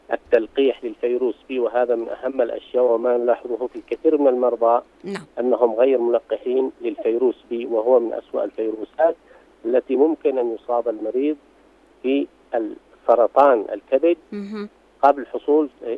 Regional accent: Yemen; وهو منتشر عندنا في اليمن

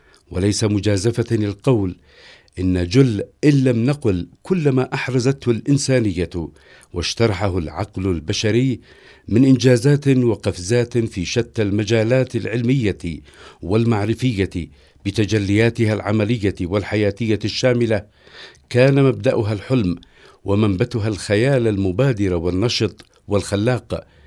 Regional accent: Yemen; ونحن كيمنيين لا نخرج على أبجديات ومطروحات هذا المنطق البديهي المنظور

